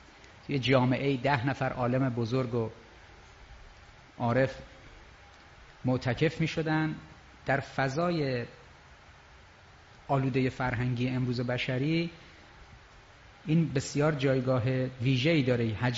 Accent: Tehran, Tehran Province, Iran; born there; توفیق نداشتم برای یه متولد تهرانم

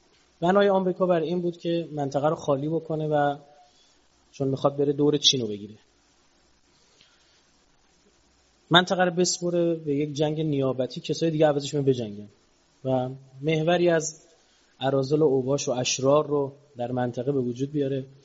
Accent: Iran; ما خودم ایرانیم

